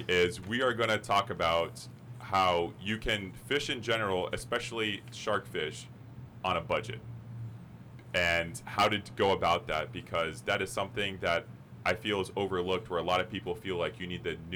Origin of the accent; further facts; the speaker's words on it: Punta Gorda, Florida, United States; these are my two childhood friends. We grew up in Punta Gorda. We both went to Charlotte High School